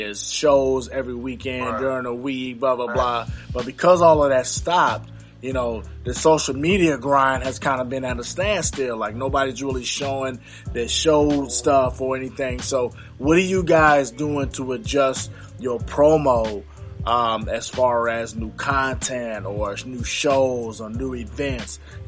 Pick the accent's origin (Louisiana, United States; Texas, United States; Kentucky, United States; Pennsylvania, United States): Louisiana, United States; You know, I'm from Louisiana